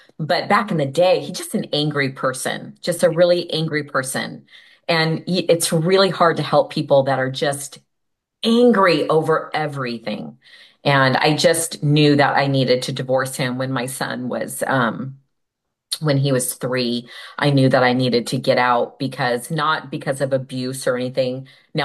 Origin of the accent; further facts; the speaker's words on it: California, United States; also born or lived in Kansas; I was living in Kansas and had to move back to California, my home state of California.